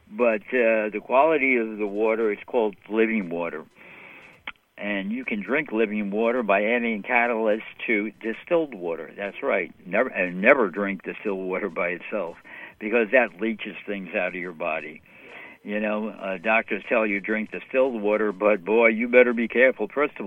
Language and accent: English; New York City, New York, United States; Hey, I'm from New York City. Right now it's about 20 minutes after 1 in the morning in New York.